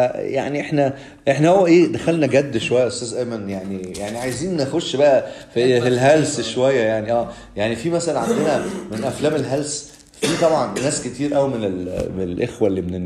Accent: Egypt; بس طب احنا عندنا في مصر يعني

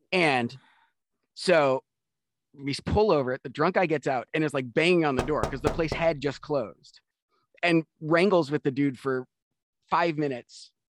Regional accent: Ann Arbor, Michigan, United States; I grew up in Ann Arbor, Michigan, which is like a little college town.

